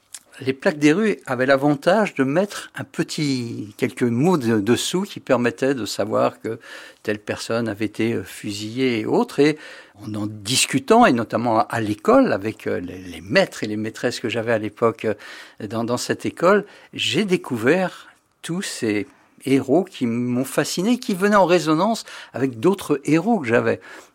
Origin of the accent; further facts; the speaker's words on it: Paris, Île-de-France, France; Je suis né à Paris. J'habitais le 10e arrondissement rue de Lancrie